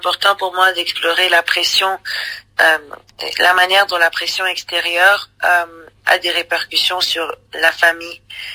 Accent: Lebanon; cette question qu'on se pose souvent en tant que Libanais, partir ou rester

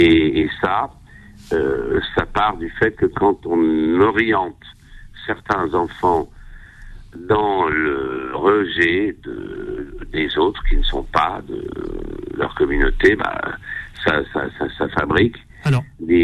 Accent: Algeria; born there; moi, je suis né en Algérie

